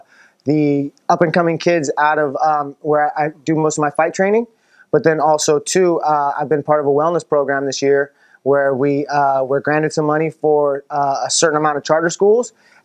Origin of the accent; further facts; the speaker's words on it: California, United States; I grew up in the South Bay.